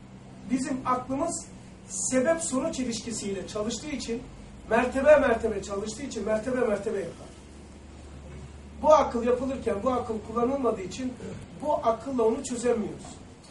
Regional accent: Black Sea Region, Turkey; Ben Karadenizliyim. Orada 100 metre, eskileri söylüyorum eskiler. 100 metre vardı yoktu. Tahtalı evlerimiz vardı.

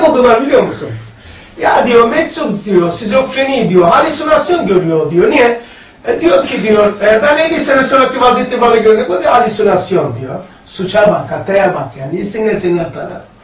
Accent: Black Sea Region, Turkey; Ben Karadenizliyim.

